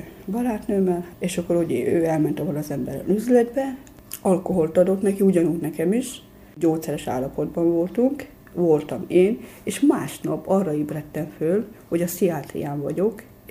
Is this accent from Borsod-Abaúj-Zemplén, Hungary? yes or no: no; Hajdúhadház, Hajdú-Bihar, Hungary; Hát ugye Hajdúhatházról. Ott nevelkedtem, édesanyám, ott nevelt engem.